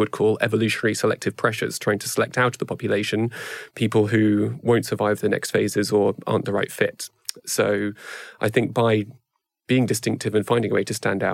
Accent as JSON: {"language": "English", "country": "United Kingdom", "tie": "born or raised there", "said": "I've got two American parents, but I grew up in the UK. So particularly as a British person with my British hat on"}